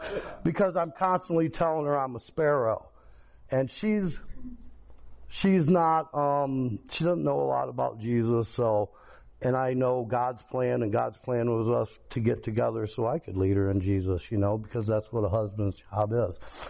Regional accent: Fremont, Indiana, United States; I'm from Fremont, Indiana, and I've probably been in jail 30 times at least

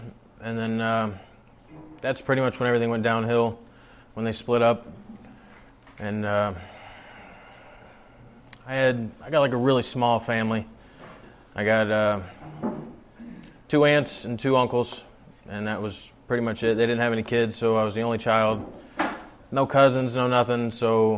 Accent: Huntington, United States; I'm from Huntington. Pretty much lived there my whole life.

